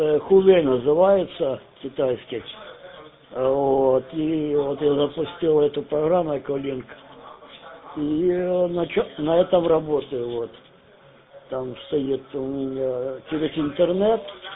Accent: Zhytomyr, Zhytomyr Oblast, Ukraine; сам я с Житомира, потом переехал сюда. В 94-м году.

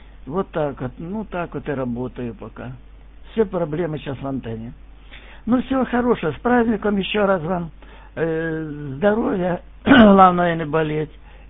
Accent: Belgorod, Belgorod Oblast, Russia; Я вот из Белгорода, возле Белгорода

